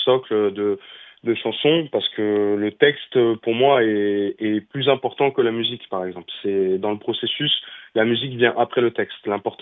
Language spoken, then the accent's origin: French; France; first language French; ma langue natale, c'est le français. Je vis en France, je suis français à 4000%.